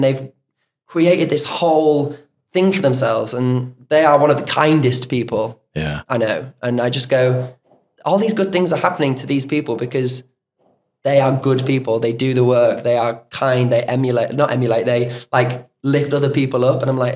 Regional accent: United Kingdom; especially as British people, we go, oh, I'd like

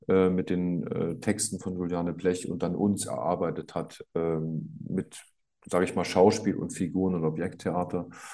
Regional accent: Leipzig, Saxony, Germany; Ich habe Orte aus meiner Kindheit in Marienbrunn in Leipzig, wo ich sage, das sind vertraute Orte

